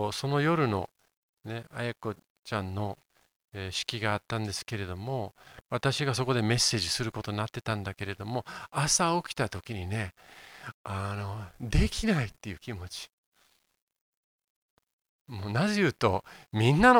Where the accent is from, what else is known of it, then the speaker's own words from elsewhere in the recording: Yokohama, Kanagawa, Japan; 私が横浜育ちなんですけれども、私生まれ育てられた家は山手にあるんですね。